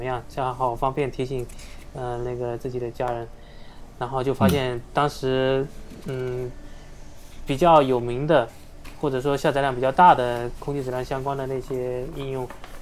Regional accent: Fuzhou, Fujian, China; born there; 我出生在福州，然后是在北大读了北大数学读了本科和研究生

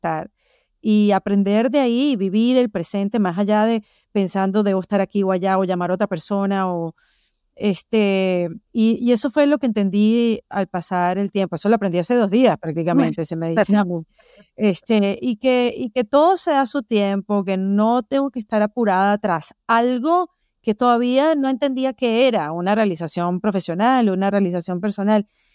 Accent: Venezuela; Acuérdate que yo soy de Venezuela.

